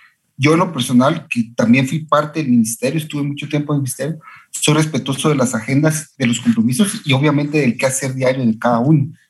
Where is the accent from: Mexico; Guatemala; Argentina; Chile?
Guatemala; Pero como guatemalteco, les digo, como alguien que es usuario del sistema de salud